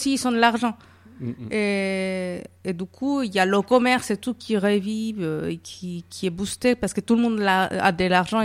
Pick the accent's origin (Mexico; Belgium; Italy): Mexico; French is a second language; now in France; Oui, moi je viens du Mexique, donc comme vous savez, du sud du Mexique, où c'est aussi une région où on produit beaucoup de café.